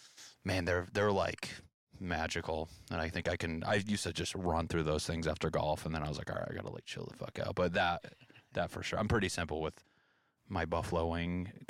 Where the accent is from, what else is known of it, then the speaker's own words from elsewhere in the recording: New England, United States; I mean, growing up in New England, like everyone's so funny